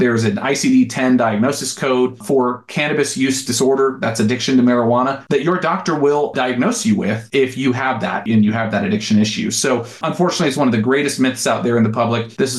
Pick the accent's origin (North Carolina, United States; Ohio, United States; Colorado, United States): Colorado, United States; I'm from Colorado. I live here in Colorado.